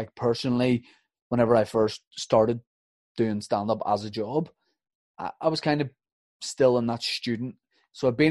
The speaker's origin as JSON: {"language": "English", "region": "Northern Ireland", "country": "United Kingdom", "said": "I'm from Northern Ireland, my man, so I wouldn't have one."}